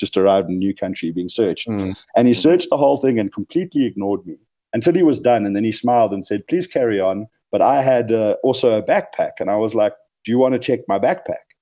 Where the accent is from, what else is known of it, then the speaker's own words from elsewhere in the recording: South Africa; I'm South African.